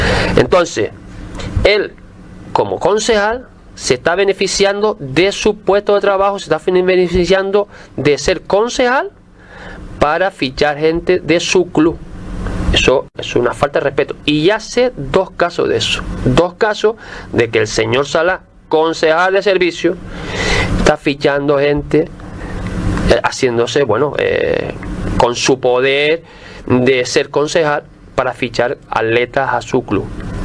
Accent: Morro Jable, Canary Islands, Spain; Si yo soy de aquí de Morro de toda la vida, niño de aquí del municipio, de Morro

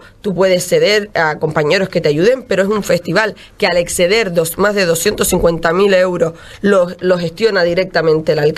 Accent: Tuinés, Spain; nadie va a tratar con mayor mimo y con mayor respeto y con mayor cariño ese festival que los que somos de Tuinés

